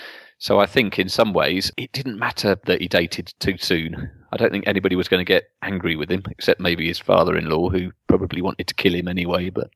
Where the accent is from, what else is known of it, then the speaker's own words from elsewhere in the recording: United Kingdom; I keep talking about my Britishness